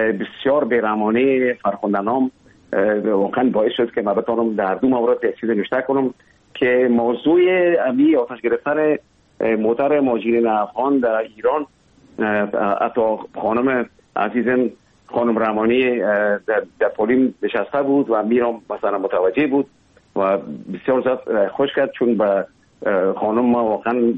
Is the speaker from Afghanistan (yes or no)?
yes; Kabul, Afghanistan; born there; اصلا زادگاه من کابل است ولی همونطور که گفتم زیاد ما در ولایت هم بودیم